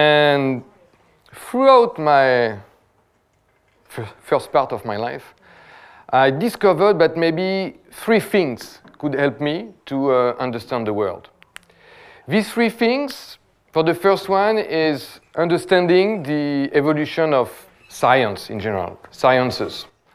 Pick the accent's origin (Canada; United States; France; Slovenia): France; accent: French; English is a second language; I hope my French accent will help all the French speakers in the room, so I'm sure you will be able to understand me, so don't worry too much.